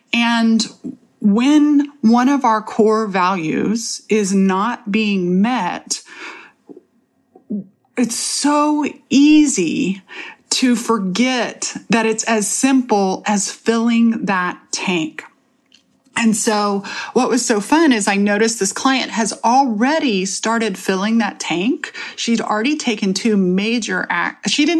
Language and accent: English; Texas, United States; I am from Texas, y'all